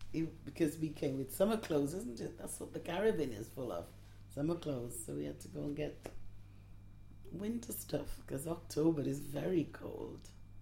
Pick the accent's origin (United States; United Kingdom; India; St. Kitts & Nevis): St. Kitts & Nevis; Limekiln, Saint Kitts; also born or lived in Antigua; I was born in Antigua, and that's not very far away from St. Kitts. When I was 12, I went to St. Kitts with my mum. We lived in Limekiln. And I went to school in the village.